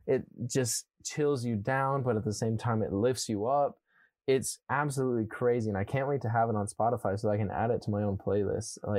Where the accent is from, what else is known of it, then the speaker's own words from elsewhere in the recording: United States; I'm American and this guy is very much British. He he lives in the UK. I live in the US.